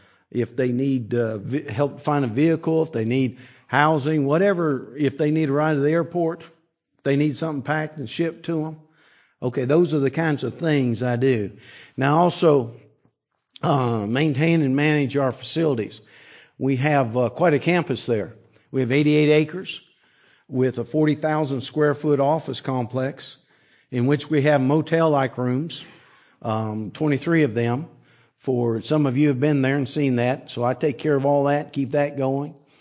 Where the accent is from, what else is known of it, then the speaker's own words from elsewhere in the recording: South Carolina, United States; accent: South Carolina; And that's where I got my accent, in South Carolina.